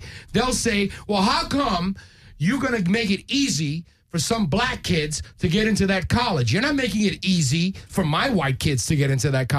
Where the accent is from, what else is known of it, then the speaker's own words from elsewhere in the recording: New York, United States; I grew up in Spanish Harlem. You want to know how much fucking opportunity there are for the blacks and Latinos in there?